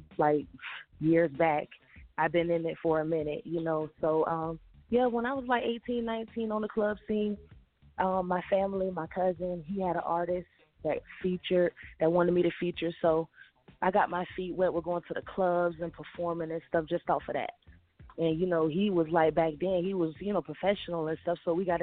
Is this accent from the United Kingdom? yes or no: no; St. Petersburg, Florida, United States; I'm from St. Petersburg, Florida, born and raised.